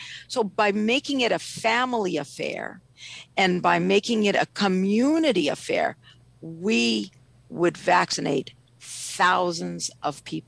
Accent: Ethiopia; I'm originally from Ethiopia.

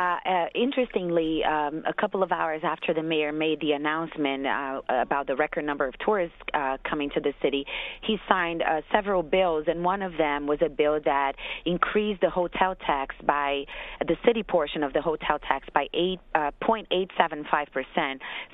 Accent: Brazil; I am originally from another country. I'm from Brazil, and my parents are here

